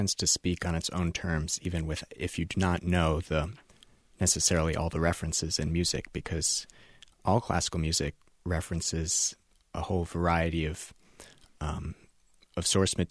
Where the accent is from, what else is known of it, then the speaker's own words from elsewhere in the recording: New York, United States; This was in Pennsylvania. I was growing up in New York.